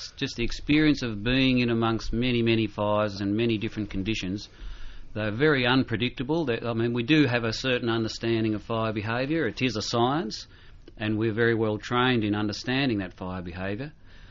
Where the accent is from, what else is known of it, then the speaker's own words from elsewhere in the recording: Victoria, Australia; I was brought up in the Yarra Valley in Victoria